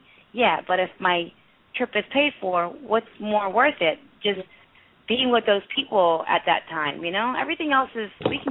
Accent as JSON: {"language": "English", "country": "India", "said": "I'm from India. So when we go to India, our flight is actually 24 hours."}